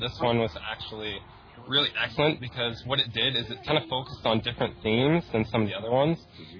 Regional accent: London, Ontario, Canada; I'm from London, Ontario, Canada, and I'm a Ravenclaw.

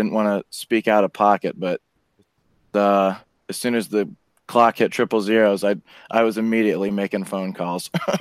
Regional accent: Ohio, United States; Like, I'm an Ohio State fan. I'm from Ohio.

